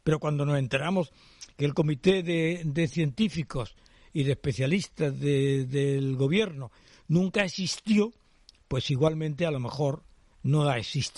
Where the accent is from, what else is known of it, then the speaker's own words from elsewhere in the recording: Málaga, Andalusia, Spain; Pues sí, porque siendo malagueño